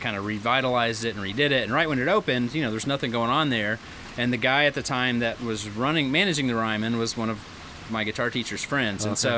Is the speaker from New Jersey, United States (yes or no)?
no; Dickson, Tennessee, United States; also born or lived in Illinois / Alabama; I was born in Illinois and we lived in central Illinois until I was about five. And then we moved to LA, which would be lower Alabama, for 2 years. And then right before I started fourth grade, my parents moved to Dixon, Tennessee